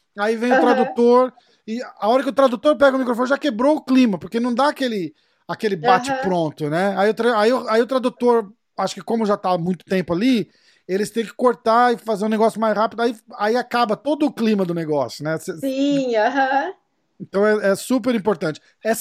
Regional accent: Brazil; eu principalmente sendo brasileiro e estando aqui, eu sinto muito o bloqueio

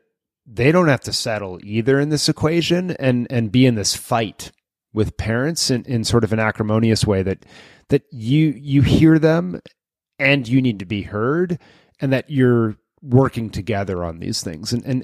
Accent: Lexington, Massachusetts, United States; in my hometown of Lexington, Massachusetts

